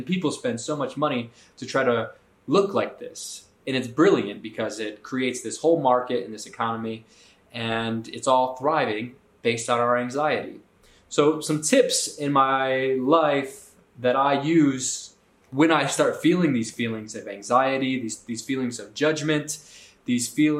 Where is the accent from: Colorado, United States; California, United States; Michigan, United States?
Michigan, United States; Detroit; I was raised in Detroit, in Michigan